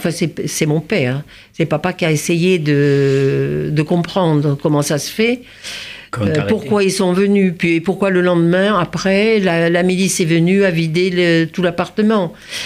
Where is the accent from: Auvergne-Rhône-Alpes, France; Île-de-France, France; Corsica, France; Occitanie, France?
Occitanie, France; Toulouse; papa me demande d'aller chez nous, à Toulouse, pour faire une course.